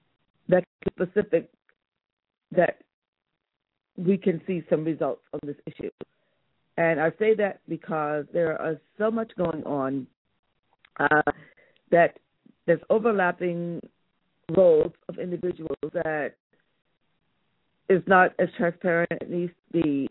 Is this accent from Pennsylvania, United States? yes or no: yes; Philadelphia, Pennsylvania, United States; I come from the Philadelphia, Pennsylvania